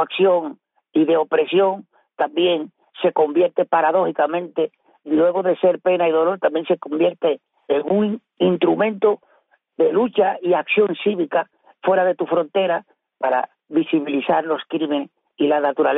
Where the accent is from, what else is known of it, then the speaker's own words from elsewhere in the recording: Baracoa, Guantánamo, Cuba; born there; no solamente es la tierra donde yo nací, es la tierra por donde comenzó la historia de Cuba